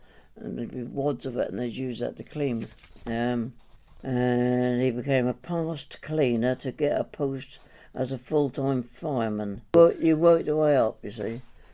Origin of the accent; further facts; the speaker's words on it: King's Lynn, East of England, United Kingdom; born there; I was born in King's Lynn, on the outskirts of King's Lynn, in a railway house.